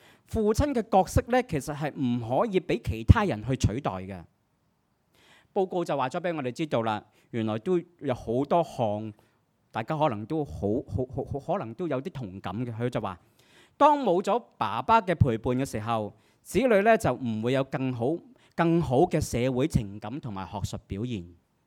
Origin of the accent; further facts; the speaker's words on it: China; 不过我们中国人的传统